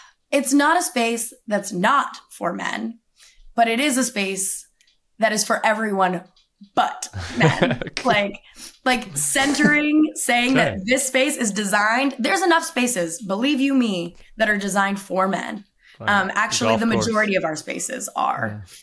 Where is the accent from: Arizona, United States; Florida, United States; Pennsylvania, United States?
Arizona, United States; Tucson; I'm born and raised in Arizona. I'm from Tucson. And I recently moved back about a year ago.